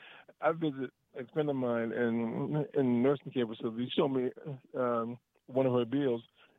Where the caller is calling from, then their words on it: Fort Washington, United States; from Fort Washington.